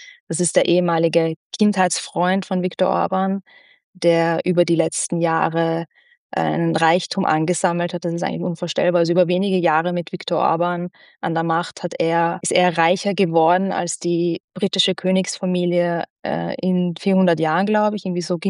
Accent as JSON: {"language": "German", "country": "Austria", "tie": "born or raised there", "said": "Und das sage ich jetzt auch als Halbungarin. Also ich bin in Österreich aufgewachsen natürlich, aber habe dadurch diese Beziehung zu Ungarn."}